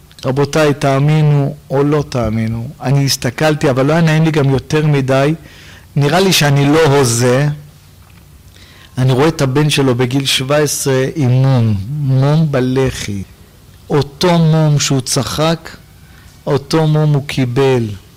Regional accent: Jerusalem, Jerusalem District, Israel; הייתי ילד, גדלנו בשכונת בית וגן בירושלים.

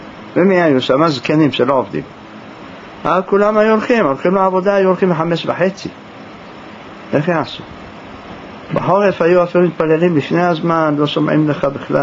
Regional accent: Jerusalem, Jerusalem District, Israel; כשהייתי ילד כל בתי הכנסת בירושלים פללו לפני הנץ.

